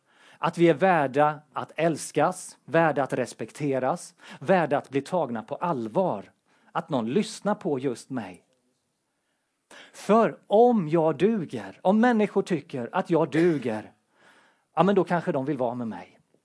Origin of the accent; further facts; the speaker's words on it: Tranås, Jönköping County, Sweden; med ungdomskören i Tranås där jag växte upp. Så jag är också smålänning i grunden.